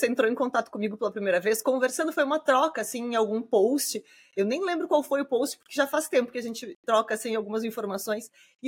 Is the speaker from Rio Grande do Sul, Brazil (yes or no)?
yes; Porto Alegre, Rio Grande do Sul, Brazil; Eu sou de Porto Alegre